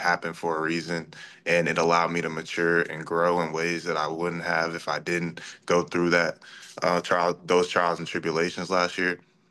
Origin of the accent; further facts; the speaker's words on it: the South, United States; I'm from the South, and that's kind of that's how we play down here.